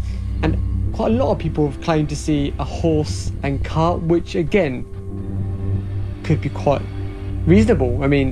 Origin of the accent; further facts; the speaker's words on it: Southampton, South East England, United Kingdom; That's because I'm born and bred in Southampton.